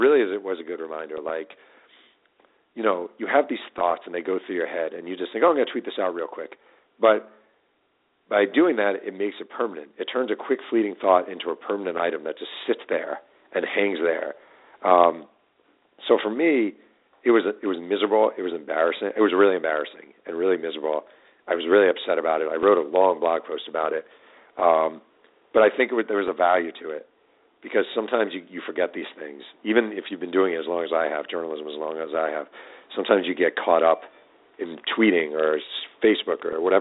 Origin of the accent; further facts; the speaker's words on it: New York, United States; I mean, I use Corbett because I grew up in New York and I watch the Jets a lot.